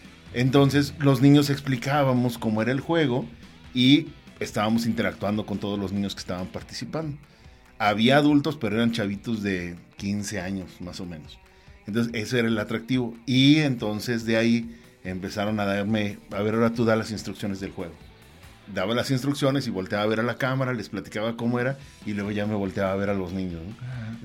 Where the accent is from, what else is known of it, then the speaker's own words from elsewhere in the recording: Mexico City, Mexico; born there; now in Aguascalientes, Mexico; Y yo te puedo decir que soy nacido en la Ciudad de México, pero soy de los principales defensores de Aguascalientes.